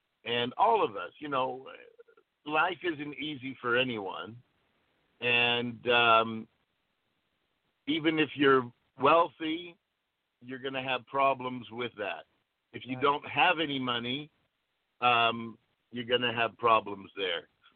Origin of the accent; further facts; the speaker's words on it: Hollywood, California, United States; Well, it's all about growing up in Hollywood.